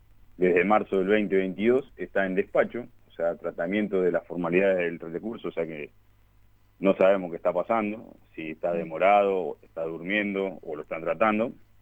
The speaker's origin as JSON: {"language": "Spanish", "town": "Arteaga", "country": "Mexico", "tie": "born or raised there", "said": "Nosotros somos oriundos de Arteaga"}